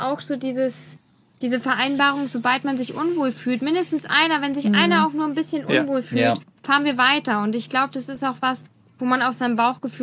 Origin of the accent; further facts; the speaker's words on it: Germany; es waren wir als Deutsche, dann war ein holländisches Pärchen, eine französische Familie und ein polnisches Pärchen